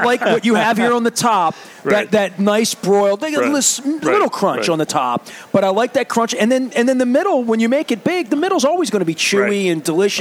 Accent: Dundalk, Maryland, United States; I'm from Dundalk. We didn't leave Dundalk to get crab cakes.

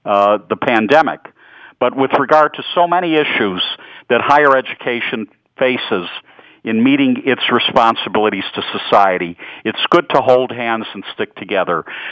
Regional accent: Chicago, Illinois, United States; accent: Chicago; also born or lived in San Francisco; now in Baltimore, United States; Nestor, you've picked up my Chicago accent. One never loses that, even though I left Chicago in 1977, which is a long time ago.

